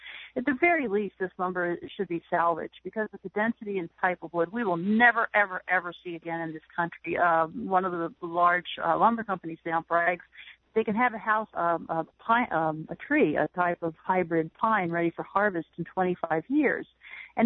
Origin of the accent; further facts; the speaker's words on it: Portsmouth, Virginia, United States; I am from Portsmouth, Virginia, and there is an Elm Street in Portsmouth. I mean, that's where I was. I'm a native of Portsmouth.